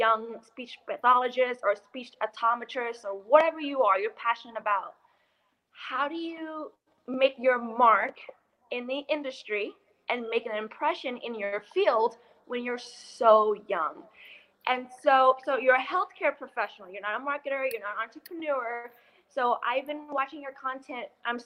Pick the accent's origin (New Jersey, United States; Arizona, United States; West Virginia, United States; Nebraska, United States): Arizona, United States; Chandler; I'm from Chandler, Arizona.